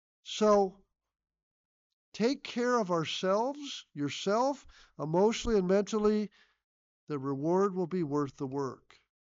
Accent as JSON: {"language": "English", "region": "Nebraska", "country": "United States", "tie": "born or raised there", "said": "I grew up in Nebraska. I love that."}